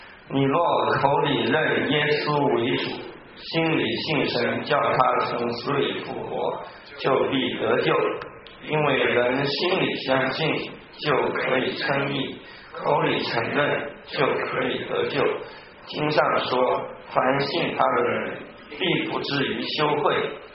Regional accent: Wuxi, Jiangsu, China; accent: southern; now in Beijing, China; 我老家是也江苏无锡的，因为我后来在北京上学，后来也在北京成家，所以可能南方人呢也听我讲话，以为我是北方人。但是如果北方听我讲话的话，应该还是可以听出我南方人的口音来

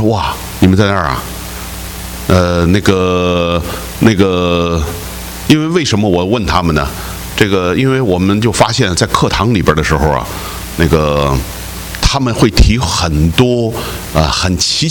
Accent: China; 我说我是中国来的。

